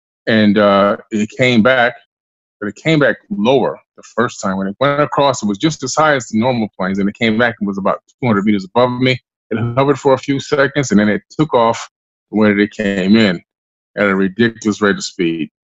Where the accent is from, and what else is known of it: Queens, New York, United States; now in Florida, United States